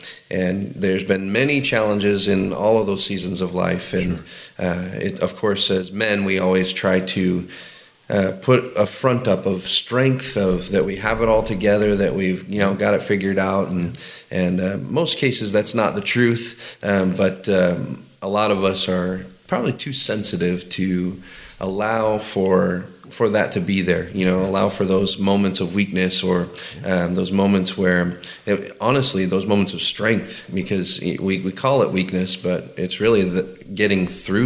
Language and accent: English; Tri-Cities, Washington, United States; moved away; also born or lived in California; I grew up in Tri-Cities, Washington, which is a small town. I didn't know it was a small town until I moved to California